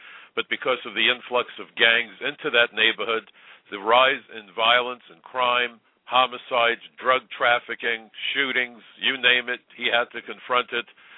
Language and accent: English; New York, United States; being a New Yorker, tragically having had a front row seat to the attacks of 9/11